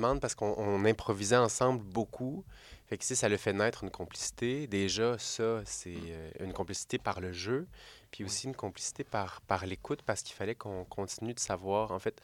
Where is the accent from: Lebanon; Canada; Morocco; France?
Canada; Trois-Pistoles, Quebec; c'était pas possible dans la région où j'ai grandi, à Trois-Pistoles.